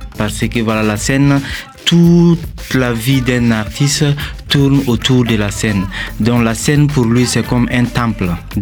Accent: Burkina Faso; Donc voilà, je suis burkinabé. Je viens du Burkina Faso

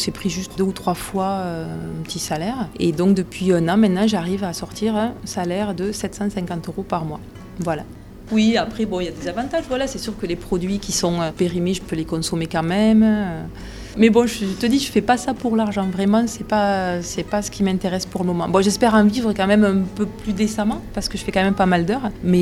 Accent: Saint-Affrique, Occitanie, France; Sainte-Afrique, parce que je suis de Sainte-Afrique depuis plusieurs générations. Non, mais je suis bien ici, moi, en Aveyron, c'est chouette.

